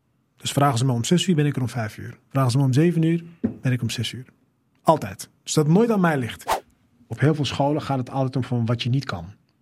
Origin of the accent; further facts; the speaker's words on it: Amsterdam, North Holland, Netherlands; Ik kom uit Amsterdam-Oost, geboren getogen.